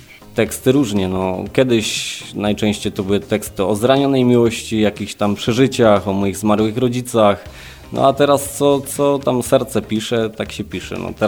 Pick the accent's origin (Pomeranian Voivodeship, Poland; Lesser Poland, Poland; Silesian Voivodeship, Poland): Silesian Voivodeship, Poland; bo ja jestem ze Śląska, urodziłem się w Redutowach, tutaj mieszkam i zawsze jakby gdzieś szedłem, kopalnia zawsze była, fedrowała